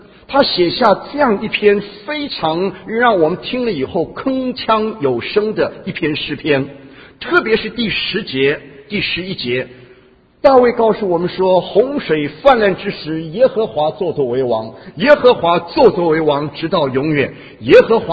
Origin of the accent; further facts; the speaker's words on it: Taiwan; now in United States; 我们从台湾来的人都知道有一个921大地震，我们在美国人都我们在美国的人都知道有个911纽约的这个大灾难。